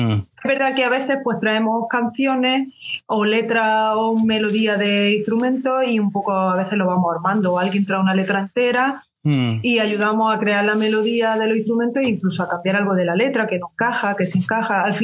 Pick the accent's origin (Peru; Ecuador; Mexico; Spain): Spain; Granada, Andalusia; now in Madrid, Spain; yo soy de Granada y Sara sería la única de Madrid. Pero bueno, vivimos todo en Madrid.